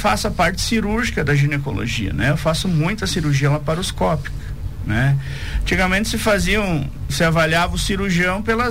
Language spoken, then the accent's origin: Portuguese; Xaxim, Santa Catarina, Brazil; Voltei para minha terra, voltei para minha cidade